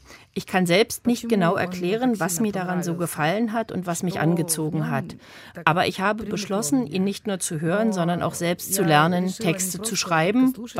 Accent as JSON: {"language": "German", "country": "Ukraine", "first_language": "Ukrainian", "second_language": "German", "said": "Dahingegen ist mein Wortschatz im Ukrainischen sehr groß. Es ist schließlich meine Muttersprache, deshalb kann ich da viel mehr ausdrücken."}